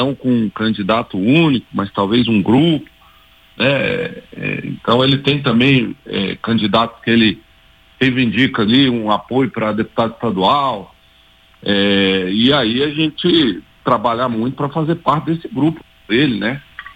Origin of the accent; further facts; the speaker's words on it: Brasília, Federal District, Brazil; born there; Eu nasci em Brasília, né? Comecei minha vida no serviço público de Brasília